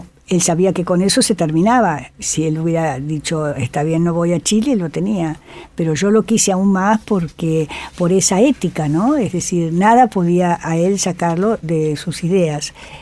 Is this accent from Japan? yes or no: yes; Japan; Yo soy japonesa, entonces lógicamente el respeto por el otro es fundamental.